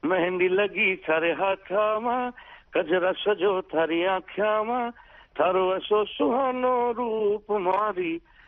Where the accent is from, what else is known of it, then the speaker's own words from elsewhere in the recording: Pakistan; born there; مطلب میں تو پاکستان کی پیدائش ہوں لیکن دادا ہمارے وہیں پیدا ہوئے, میرے والد صاحب بھی وہیں پیدا ہوئے.